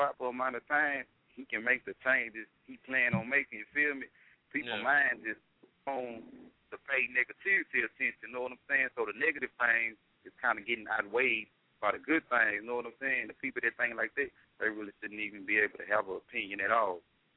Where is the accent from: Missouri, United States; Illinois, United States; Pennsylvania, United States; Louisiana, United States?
Louisiana, United States; Manny; Man, I'm from Louisiana, a little town called Manny.